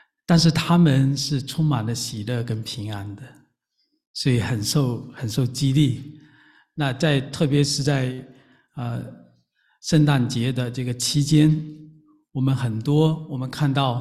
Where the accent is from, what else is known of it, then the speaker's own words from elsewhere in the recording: Fuqing, Fujian, China; 不知道我们中间有没有福清来的，福清有一个叫石竹山啊，石竹山有很多的台阶的，我从小我妈妈就带着我去一个台阶一个台阶一个台阶的跪上去